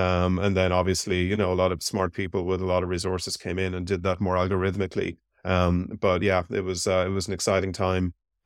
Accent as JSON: {"language": "English", "country": "Ireland", "moved": "as an adult", "said": "I'm originally from Ireland, but lived in the US immediately after college."}